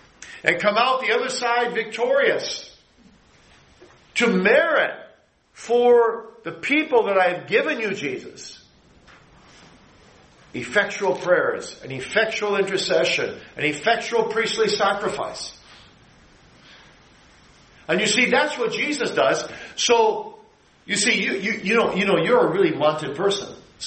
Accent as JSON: {"language": "English", "region": "Michigan", "country": "United States", "said": "We're from Michigan. You get 100 inches of snow every winter."}